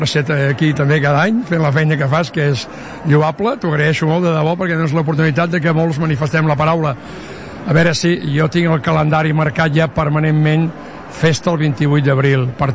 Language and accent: Catalan; Piera, Catalonia, Spain; com a pierenc, poder presentar el llibre en el meu poble estimat, que és l'última hora, la meva arrel està aquí.